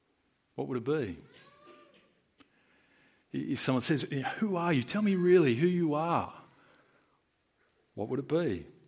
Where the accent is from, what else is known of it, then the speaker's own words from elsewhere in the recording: Australia; And so I was born in Australia. I've grown up only knowing English and speaking English.